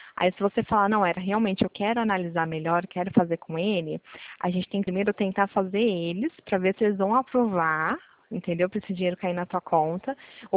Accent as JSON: {"language": "Portuguese", "town": "Pirassununga", "region": "São Paulo", "country": "Brazil", "said": "eu sou daqui de Pirassununga."}